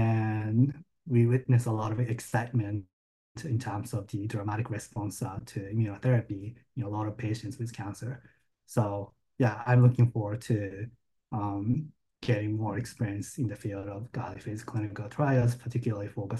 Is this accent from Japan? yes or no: yes; Japan; moved away as an adult; now in United States; I grew up in Japan, went to medical school in Tokyo, Japan, and then finished kind of residency and oncology training in Japan before coming to the United States.